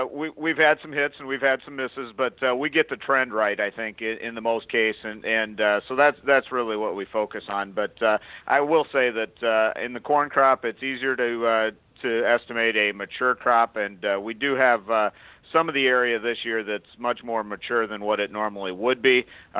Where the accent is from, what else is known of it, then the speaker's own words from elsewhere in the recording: Iowa, United States; So in Iowa, we'll start there, and that's my home state. So, you know, I've seen it. I live in northeast Iowa